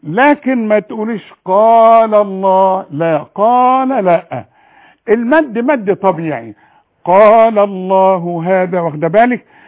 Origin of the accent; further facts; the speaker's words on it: Sharqia Governorate, Egypt; انا بحب الشرقية لان انا شرقاوي